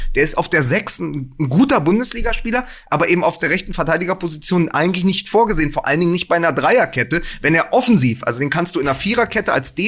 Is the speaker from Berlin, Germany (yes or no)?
yes; Berlin, Germany; da bin ich natürlich als Berliner immer noch traurig